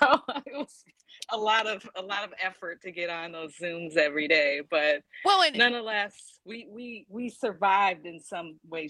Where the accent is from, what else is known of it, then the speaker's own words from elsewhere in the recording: Milwaukee, Wisconsin, United States; He was much better climate than coming back to Milwaukee, even though I'm from Milwaukee.